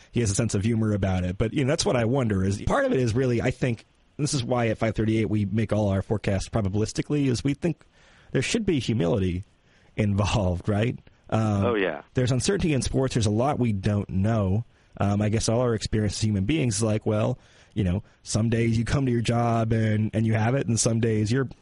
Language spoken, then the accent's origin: English; Michigan, United States; I think I remember this, but, yeah, I grew up in Michigan.